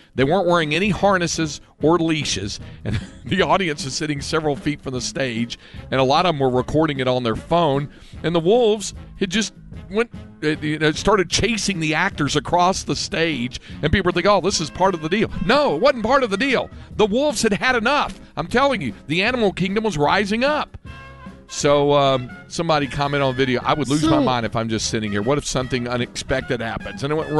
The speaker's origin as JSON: {"language": "English", "region": "North Carolina", "country": "United States", "tie": "born or raised there", "said": "3 people dead, 2 remain missing in my home state of North Carolina"}